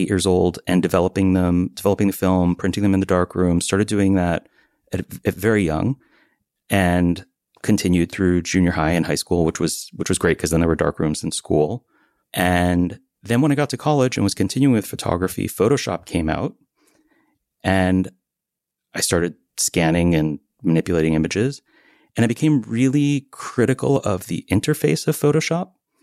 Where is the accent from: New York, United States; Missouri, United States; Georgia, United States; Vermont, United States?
Vermont, United States; born there; So I was born in Vermont.